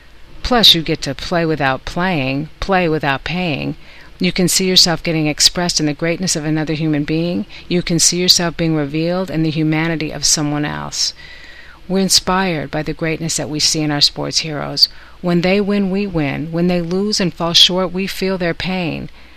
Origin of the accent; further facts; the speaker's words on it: Madison, Wisconsin, United States; I grew up in Madison, Wisconsin, where winter and winter sports is a way of life